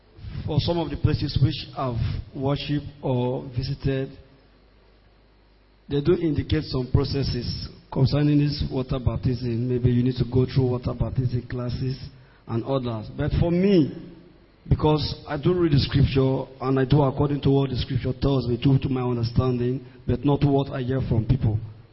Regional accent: Delta, Nigeria; I'm from Delta State.

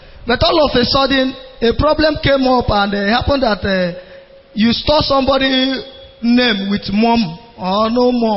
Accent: Imo, Nigeria; I am from Imo State.

